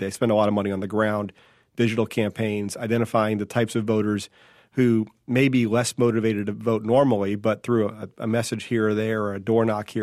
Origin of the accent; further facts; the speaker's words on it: Kankakee, Illinois, United States; take like ones from my hometown in Kankakee, Illinois